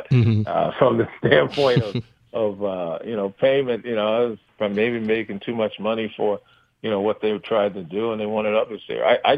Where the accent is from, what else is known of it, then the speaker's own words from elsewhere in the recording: New York City, New York, United States; also born or lived in Brooklyn / Queens; I was born in Brooklyn, you know, lived in Bed-Stuy, East New York for a while, and then when my father got a city job, we moved to Queens and had our own home, you know, in South Jamaica, Springfield Gardens area.